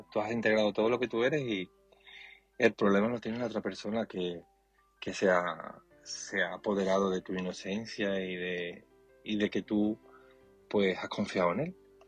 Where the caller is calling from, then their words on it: Seville, Andalusia, Spain; de Sevilla